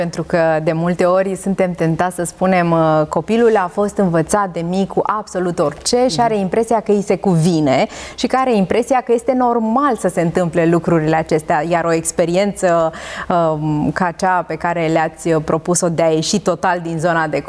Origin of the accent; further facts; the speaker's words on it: Romania; dacă tot timpul noi ca români ne plângem că suntem în urma alților cu ani de zile